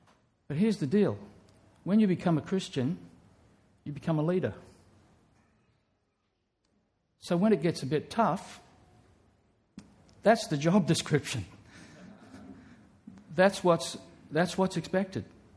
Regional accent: Australia; Well, that's just like saying I'm an Australian. I live here.

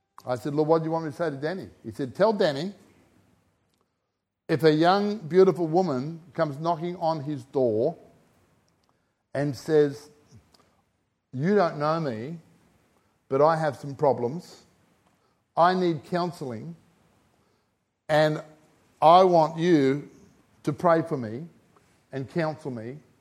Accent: England, United Kingdom; I'm English.

